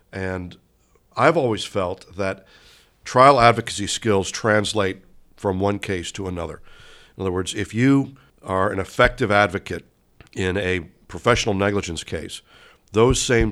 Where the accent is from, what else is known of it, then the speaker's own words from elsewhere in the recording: New York City, New York, United States; also born or lived in Midwest; And I was brought up in New York City. I was educated in the Midwest